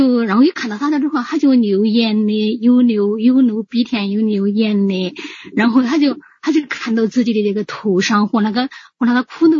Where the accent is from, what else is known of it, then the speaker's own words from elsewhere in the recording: Hunan, China; 在我家里，因为我是湖南的嘛